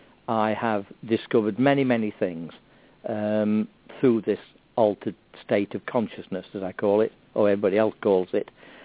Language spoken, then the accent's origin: English; East Midlands, United Kingdom; born there; I was born here in the East Midlands of England 69 years ago to parents from a mismatched background.